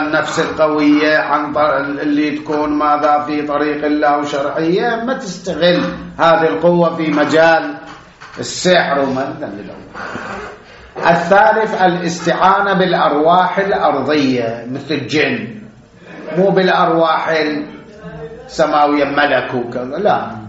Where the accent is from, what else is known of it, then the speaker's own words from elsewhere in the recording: Iraq; عندنا بالعراق